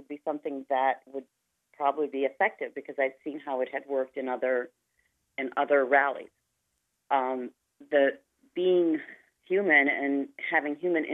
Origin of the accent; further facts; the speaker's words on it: United States; One was, as an American, I do not like the way that hate speech is entering into the dialogue